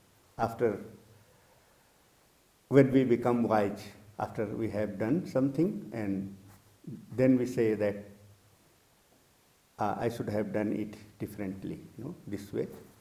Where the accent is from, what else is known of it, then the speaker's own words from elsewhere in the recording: India; English is a second language; because of my pronunciation, as you know that I'm Indian, so my pronunciation is very different.